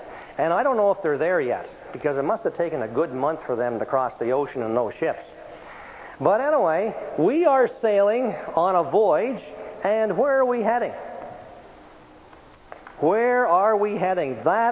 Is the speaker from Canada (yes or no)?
yes; Nova Scotia, Canada; But you know, I come from Nova Scotia. I don't think there's very many people here from Nova Scotia.